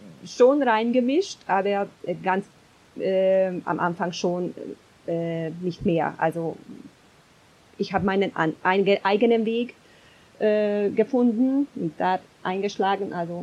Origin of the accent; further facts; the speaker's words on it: Hungary; moved away as an adult; now in Germany; Ja, ich bin in Ungarn geboren, aufgewachsen und seit beinahe 5 Jahren wohne ich hier in Deutschland.